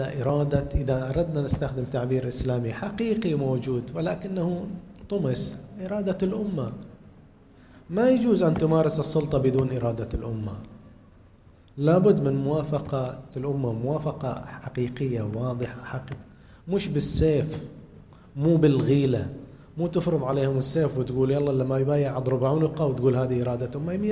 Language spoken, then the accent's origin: Arabic; Bahrain; بسبب غياب الحد الأدنى من الديمقراطية في بلادنا البحرين